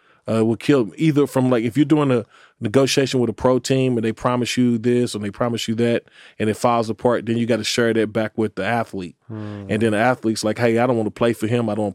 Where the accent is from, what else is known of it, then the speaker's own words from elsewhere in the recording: Louisville, Kentucky, United States; but I didn't know I'm from Louisville, Kentucky.